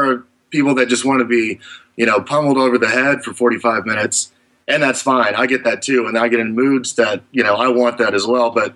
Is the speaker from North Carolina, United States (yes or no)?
no; Texas, United States; and that's not just because we're from Texas, it's because they're amazing.